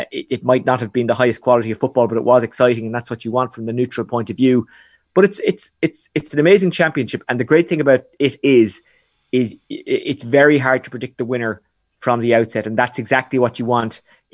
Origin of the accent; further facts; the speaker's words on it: Waterford, Munster, Ireland; now in Dublin, Ireland; I'm based in Dublin, but I'm from Waterford